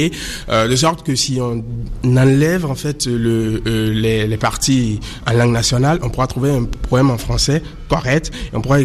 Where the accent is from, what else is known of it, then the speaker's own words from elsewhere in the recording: Benin; Je suis béninois.